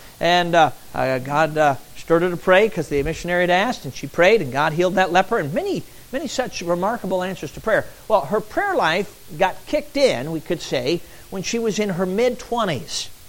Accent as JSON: {"language": "English", "town": "Chicago", "region": "Illinois", "country": "United States", "tie": "born or raised there", "said": "Now you got to work at it in the city, I understand. But I grew up in Chicago."}